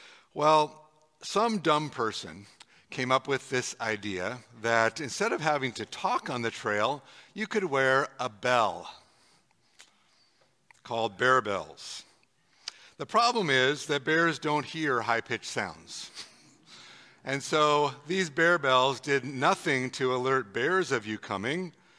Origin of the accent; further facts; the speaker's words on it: Montana, United States; I grew up in Montana around grizzly bears.